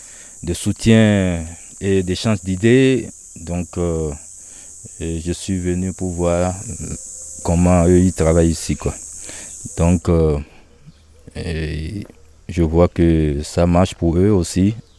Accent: Lyon, Auvergne-Rhône-Alpes, France; Je viens de Lyon.

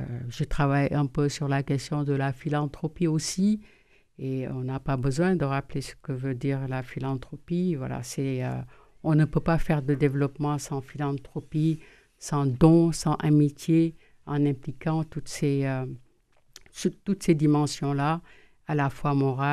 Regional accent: Senegal; Alors que je suis toute noire, c'est pas vraiment... Il y a une expression chez nous au Sénégal

